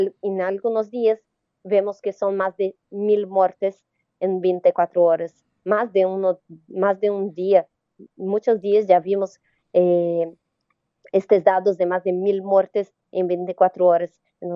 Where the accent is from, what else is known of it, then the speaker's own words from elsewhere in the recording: Brazil; Spanish is a second language; para nosotros que somos brasileños, es cada vez más difícil ver el fin de esta pandemia en Brasil